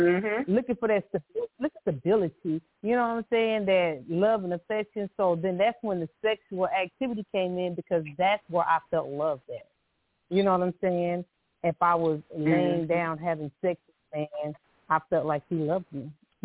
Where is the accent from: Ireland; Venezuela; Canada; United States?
United States; Louisiana; we're originally from Louisiana. So I would go down there and stay summers, and that's when I would get that other side. When I came to Texas, life is different.